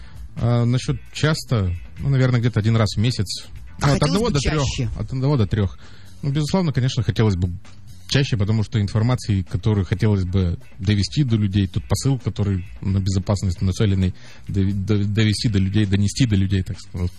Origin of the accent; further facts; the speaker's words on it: Udmurtia, Russia; как коренной житель Удмуртской Республики, который здесь родился